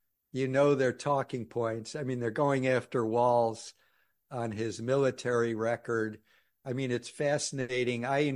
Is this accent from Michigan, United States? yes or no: yes; Detroit, Michigan, United States; I grew up in Detroit. Dearborn's right outside of Detroit.